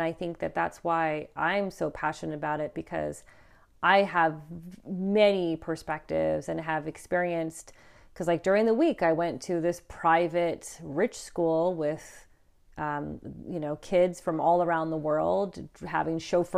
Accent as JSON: {"language": "English", "country": "Morocco", "tie": "born or raised there", "said": "and then so even though I grew up in Morocco"}